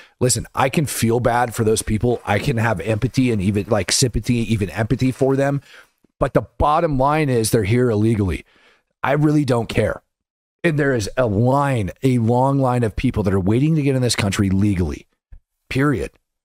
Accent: United States; I'm an American. I got to abide by the damn law.

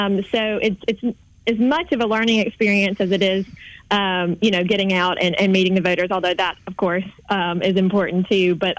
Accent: Alabama, United States; I grew up in Monroe County. I live in Montgomery. I'm proud to have been born and raised in this district.

